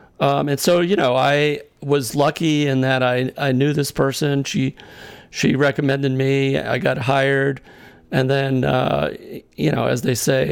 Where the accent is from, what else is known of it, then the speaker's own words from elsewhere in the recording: Massachusetts, United States; even though he grew up in Hawaii and I grew up in Massachusetts